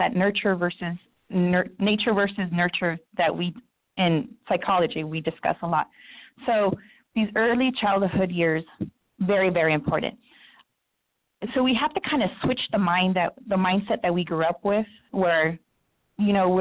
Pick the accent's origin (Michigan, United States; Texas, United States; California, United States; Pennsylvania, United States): California, United States; Orange County; where I grew up in Orange County, and then I find myself in Compton.